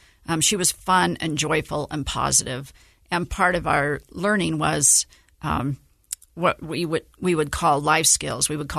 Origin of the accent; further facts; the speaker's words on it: Utah, United States; And I'm so grateful to live in Utah and really proud to just have been born and raised in Utah.